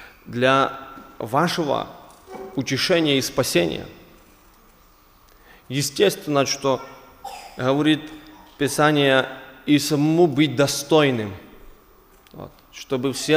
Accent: Luhansk Oblast, Ukraine; now in Volyn, Ukraine; Я родом из Луганской области. Дал Господь посетить вас, жена Оля, двое деток имеем. Живем сейчас на Волыне. Вот так, коротко. Недалеко от Нововолынска.

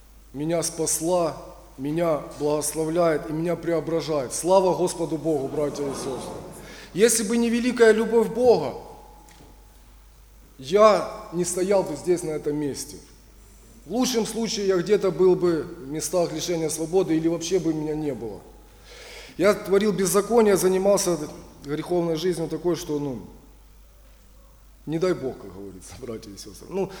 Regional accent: Dnipro, Dnipropetrovsk Oblast, Ukraine; now in Volodymyr-Volynskyi, Ukraine; Сам я вообще родом с Днепропетровска, с Днепропетровщины. Но так судьба меня занесла, что я оказался на Волыни.

